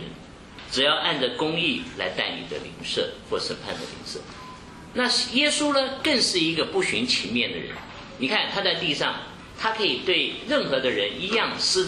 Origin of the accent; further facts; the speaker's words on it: China; 我们中国人